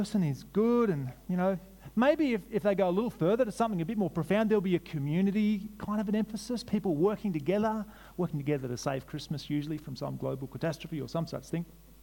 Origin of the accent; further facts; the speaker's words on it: New South Wales, Australia; I grew up in New South Wales in the country. I became a Christian there through my mum and dad's witness.